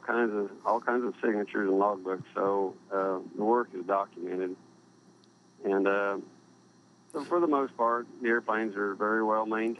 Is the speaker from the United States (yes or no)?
yes; Bartlesville, Oklahoma, United States; I grew up in Bartlesville, went to high school here, so I learned to fly at Bartlesville, and I like it here.